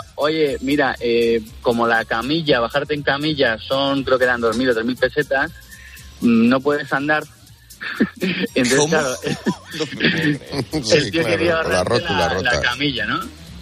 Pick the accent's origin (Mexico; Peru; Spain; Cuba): Spain; Madrid, Community of Madrid; somos de Madrid